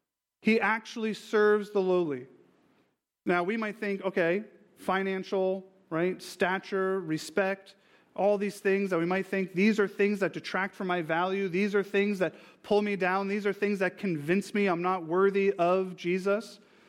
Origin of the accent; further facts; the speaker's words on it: New Jersey, United States; because we're all skeptics from New Jersey